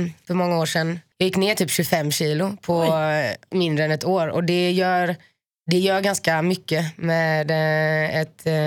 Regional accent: Finland; Men det är för att jag är finne.

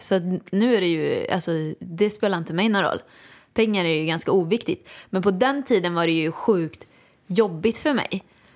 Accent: Åmål, Västra Götaland County, Sweden; jag kom ju från Åmål och gick på Balettakademin

